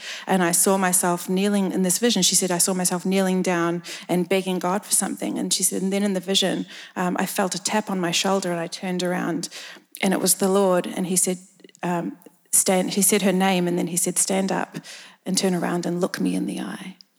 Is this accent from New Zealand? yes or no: yes; New Zealand; now in Australia; I was raised in New Zealand, which is actually a very different culture to Australia.